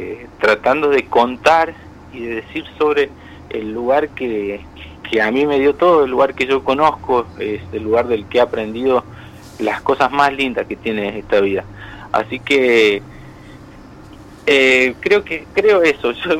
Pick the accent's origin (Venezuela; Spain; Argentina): Argentina; Patagonia; mi música es patagónica porque yo soy patagónico